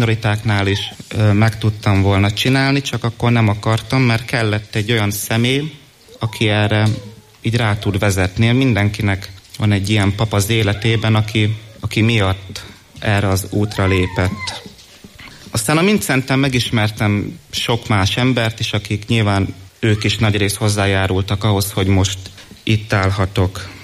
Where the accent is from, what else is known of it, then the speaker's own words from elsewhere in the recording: Miskolc, Borsod-Abaúj-Zemplén, Hungary; 18 éves vagyok, Miskolcon élek és születtem is.